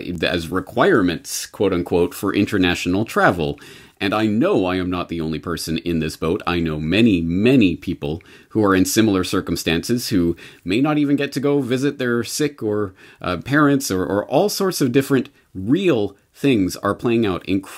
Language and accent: English; Canada; now in Japan; I am a Canadian living in Japan